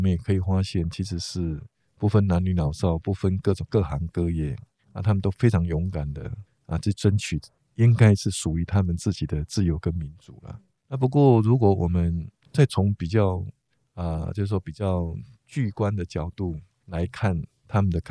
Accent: Taiwan; 我们台湾人民有决定未来前途的机会，台湾的前途由2300万人决定了。

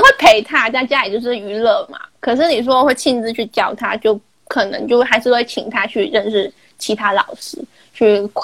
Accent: Hong Kong; now in Taiwan; 因为毕竟我是香港人呐、啊，我觉得他可以有机会可以去香港发展

